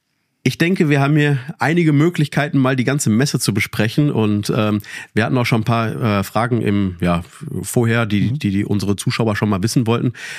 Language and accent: German; Witten, North Rhine-Westphalia, Germany; ich komme ja ursprünglich aus Witten, also direkt Nachbarstadt zu Dortmund.